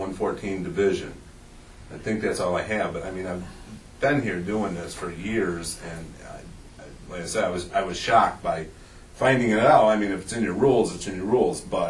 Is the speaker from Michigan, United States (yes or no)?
yes; East Jordan, Michigan, United States; I'm from East Jordan.